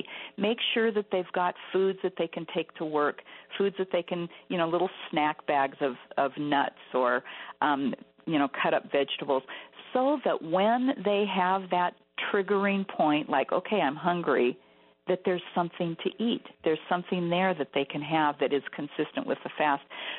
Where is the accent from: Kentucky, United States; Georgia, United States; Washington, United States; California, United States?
Washington, United States; Seattle; I'm from Seattle